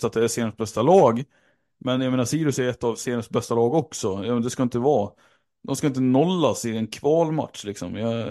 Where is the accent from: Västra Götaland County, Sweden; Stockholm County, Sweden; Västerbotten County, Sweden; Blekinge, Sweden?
Västerbotten County, Sweden; Umeå; Det är roligt att se för mig som gammal Umebo liksom, såklart.